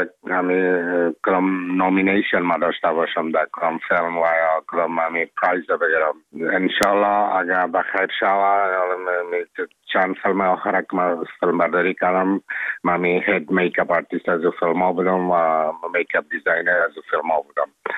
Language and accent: Persian; Afghanistan; moved away; من افغان هستم، از افغانستان هستم